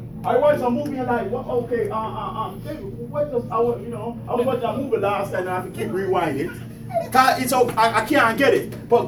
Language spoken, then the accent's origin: English; Jamaica; I might use a little more different season because I'm from Jamaica.